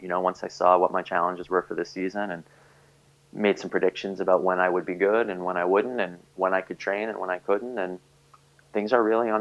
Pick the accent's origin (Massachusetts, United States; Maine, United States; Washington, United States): Massachusetts, United States; Brockton; I grew up in Brockton, Massachusetts, about 20 miles south of Boston. It's kind of a rough place